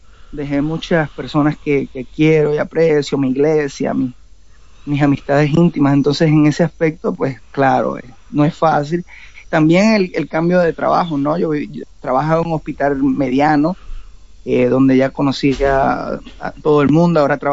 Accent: Puerto Rico; now in Miami, United States; soy oriundo de Puerto Rico, ¿no? Yo vengo del Caribe, vengo del calor, de la playa.

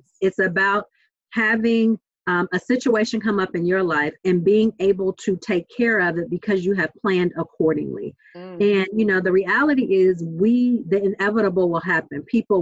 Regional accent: Oakland, California, United States; Born and raised in Oakland, went through the entire Oakland Public School District.

